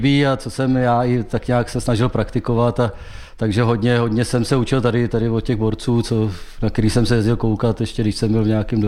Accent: Chomutov, Ústí nad Labem Region, Czechia; also born or lived in Litvínov; tím, že jsem vyrůstal v Chomutově, pak v Litvínově jsem jezdil hodně na hokej

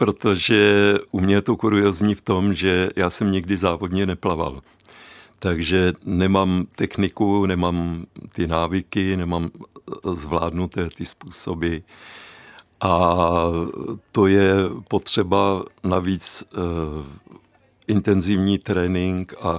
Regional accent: Písek, South Bohemian Region, Czechia; now in Brno, Czechia; jsem vyrůstal v Písku v jižních Čechách, kde žádná možnost nebyla ani se vzdělávat nějak hudebně i plavecky. A později, když jsem přišel do Brna

